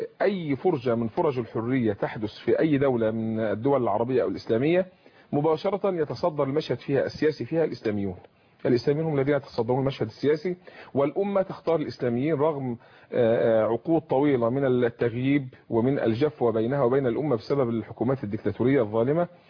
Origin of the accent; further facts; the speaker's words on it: Egypt; فيتحالفوا مع الفلول كما حدث عندنا في مصر الآن